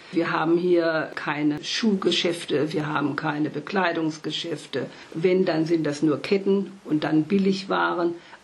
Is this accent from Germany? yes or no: yes; Lower Saxony, Germany; also born or lived in Palatinate; now in Rödermark, Germany; ich komme ja aus Niedersachsen und meine alte Heimat, da habe ich also nach wie vor keinen Kontakt mehr. Und die zweite Heimat war die Pfalz, wo auch mein Mann herkommt.